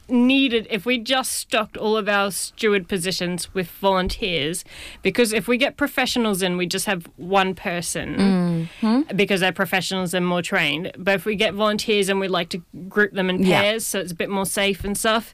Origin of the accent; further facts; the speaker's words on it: Brisbane, Queensland, Australia; also born or lived in Sydney; now in Cambridge, United Kingdom; We're living in Sydney, but I'm from Brisbane.